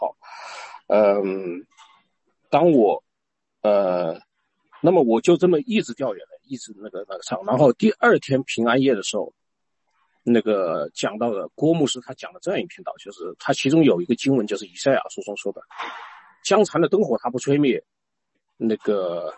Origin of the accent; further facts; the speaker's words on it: China; 我出生在中国，我在中国长大，也一直在中国。